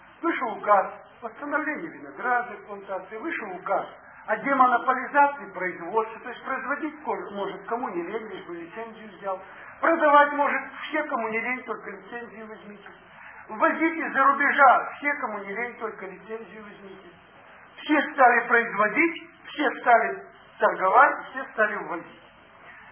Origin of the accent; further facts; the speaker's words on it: Siberia, Russia; Вам-то не объяснили, мы же здесь сибиряки, мы не знаем, что есть технические сорта винные